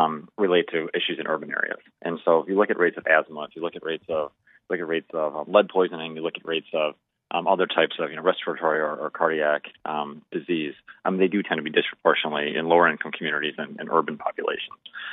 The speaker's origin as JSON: {"language": "English", "region": "Delaware", "country": "United States", "tie": "born or raised there", "said": "like using my home state of Delaware"}